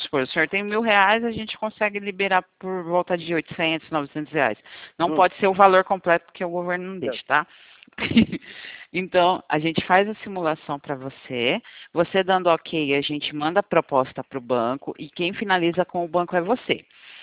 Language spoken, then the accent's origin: Portuguese; Valinhos, São Paulo, Brazil; eu sou de Valinhos. Valinhos, São Paulo.